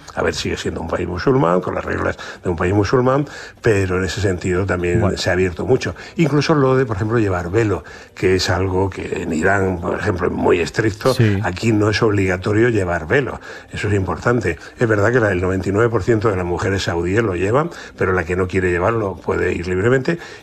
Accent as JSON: {"language": "Spanish", "region": "Region of Murcia", "country": "Spain", "said": "A ver, para mí que soy de Murcia, es un paisaje que no me sorprende mucho. Porque en Murcia es igual, solamente hay un trocito verde en torno al río, ¿no?"}